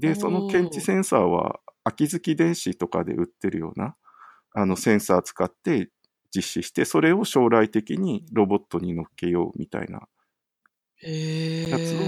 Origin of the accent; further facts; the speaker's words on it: Hokkaido, Japan; 北海道、私出身なんですけど